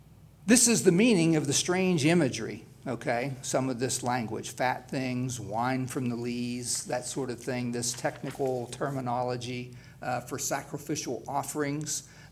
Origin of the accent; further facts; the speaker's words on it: West Virginia, United States; I grew up in West Virginia, and we had some cows. We were not really ranchers, farmers